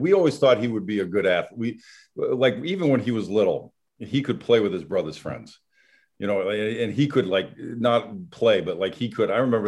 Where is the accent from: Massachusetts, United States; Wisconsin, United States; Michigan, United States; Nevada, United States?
Massachusetts, United States; Merrimack; we're from Merrimack, Massachusetts. So it's like, you know, we live in a town of 6,000.